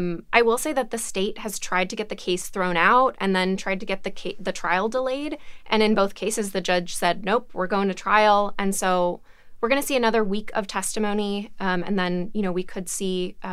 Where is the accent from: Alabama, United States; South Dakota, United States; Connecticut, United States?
Alabama, United States; I'm from Alabama. 40% of homes in Alabama are heated with a heat